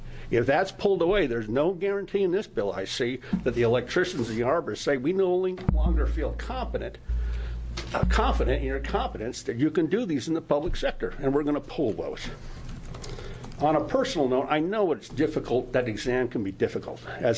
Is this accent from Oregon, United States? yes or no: yes; Gales Creek, Oregon, United States; I'm from Gales Creek, Oregon